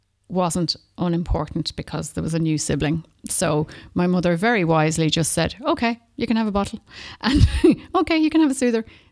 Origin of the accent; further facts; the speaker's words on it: Australia; born there; I was born in Australia. My mum is an Aussie and my dad is from Wexford. So when I was born in 1967 in Australia